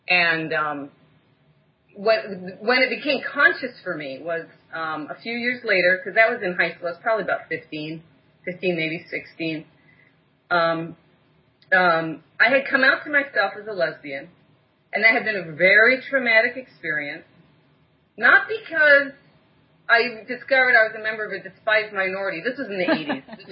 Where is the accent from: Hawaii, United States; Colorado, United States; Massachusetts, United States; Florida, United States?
Hawaii, United States; And at the time, I grew up in Hawaii.